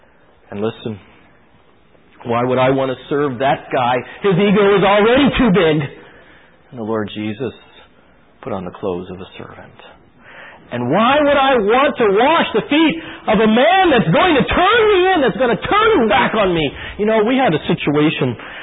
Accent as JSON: {"language": "English", "town": "Kansas City", "country": "United States", "said": "I'm from Kansas City"}